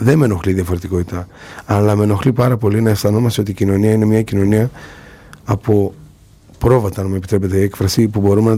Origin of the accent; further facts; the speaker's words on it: Macedonia, Greece; Πολύ πιθανόν να δυσκολευόμαστε να πούμε ότι είμαστε Μακεδόνες.